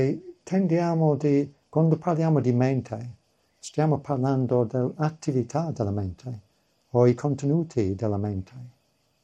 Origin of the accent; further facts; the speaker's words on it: Edinburgh, Scotland, United Kingdom; Sono cresciuto in Edimburgo